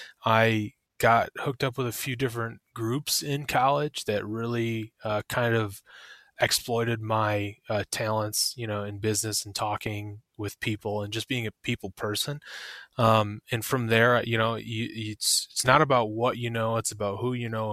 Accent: Michigan, United States; And I would say that in all of my travels, my favorite place is right here in my home state.

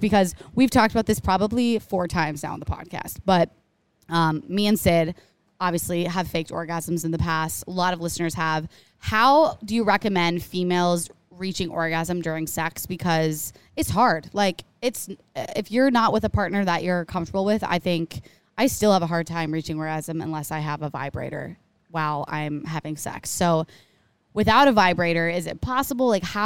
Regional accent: Midwest, United States; Like, we're from the Midwest, y'all.

